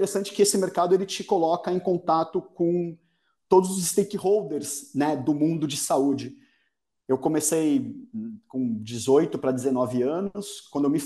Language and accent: Portuguese; Santos, São Paulo, Brazil; Eu sou de Santos. Eu nasci em Santos. Fiquei até meus 17, 18 anos bastante fixo por aqui. Fiz faculdade em Santos e em um determinado momento São Paulo chama, né? Santos é uma cidade que é incrível. Eu voltei para a cidade agora. Estou fixo em Santos novamente